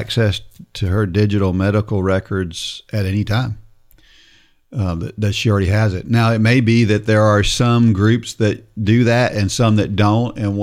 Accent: Columbus, Ohio, United States; My hometown of Columbus, Ohio is not only home to a great marathon race

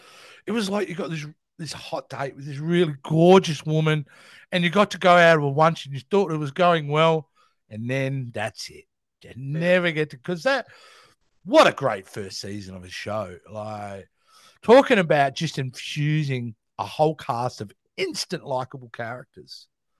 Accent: Australia; being Australian, I moderate sometimes the language I use online than what I would do in my everyday life. We're a colourful bunch down here.

